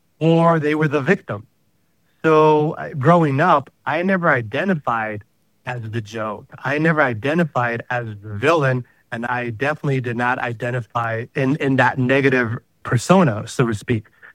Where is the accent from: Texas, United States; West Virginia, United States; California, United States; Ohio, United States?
Texas, United States; El Paso; also born or lived in New Orleans; I grew up both in El Paso, Texas, and New Orleans. My time was split. My mother's from El Paso. My father's from New Orleans.